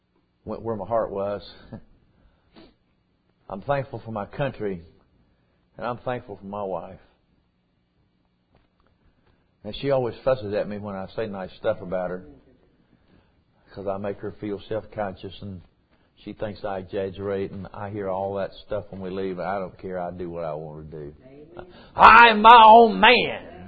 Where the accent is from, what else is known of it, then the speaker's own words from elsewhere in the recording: United States; And I'm proud to be an American.